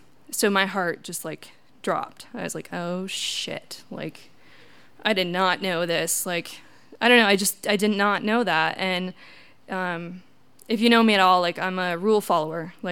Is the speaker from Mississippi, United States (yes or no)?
no; Wisconsin, United States; A little background, I'm from Wisconsin, typical Midwest family, nothing out of the ordinary.